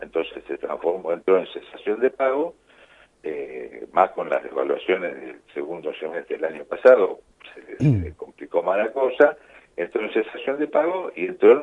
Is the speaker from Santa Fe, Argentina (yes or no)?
yes; Santa Fe, Argentina; Yo soy gringo de la pampa gringa.